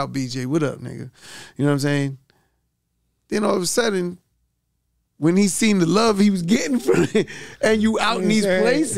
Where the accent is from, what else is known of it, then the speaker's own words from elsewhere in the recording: Hollis, New York, United States; grew up in Hollis. There was Latinos, there was Haitians, Jamaicans. It was a melting pot of all types of cultures.